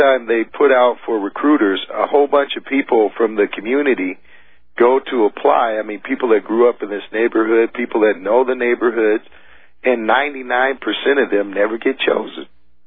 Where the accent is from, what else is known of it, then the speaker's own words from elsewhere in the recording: Portland, United States; because I grew up in Portland, and I was a Boy Scout